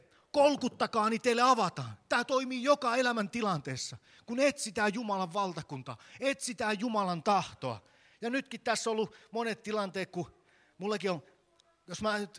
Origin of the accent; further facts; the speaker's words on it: Ostrobothnia, Finland; Vaikka ollaan pohjalaisia, niin on semmoinen vire, että kyllä ne muut osaa paremmin